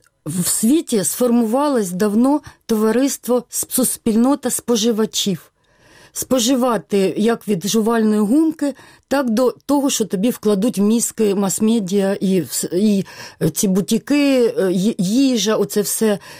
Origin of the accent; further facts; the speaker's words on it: Donbas, Ukraine; я, скажімо, уродженка Донбасу, я знаю, що шахтарі завжди заробляли набагато більше, ніж мої батьки-лікарі.